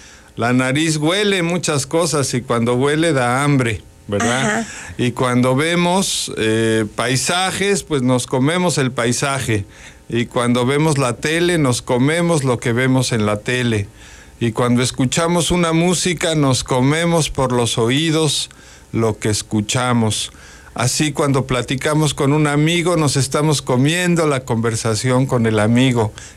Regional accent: Cuernavaca, Morelos, Mexico; Pues vengo de Cuernavaca, una ciudad tropical

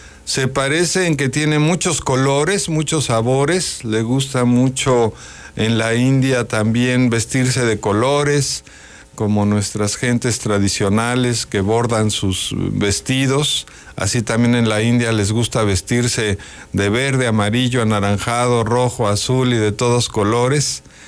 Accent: Cuernavaca, Morelos, Mexico; Pues vengo de Cuernavaca, una ciudad tropical

